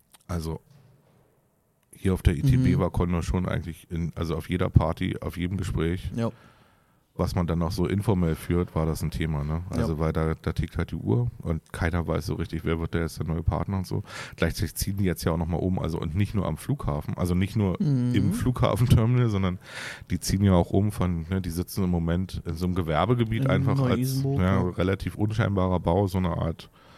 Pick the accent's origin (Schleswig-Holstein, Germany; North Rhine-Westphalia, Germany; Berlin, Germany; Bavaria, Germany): Berlin, Germany; als Berliner, der oft an der Ostsee ist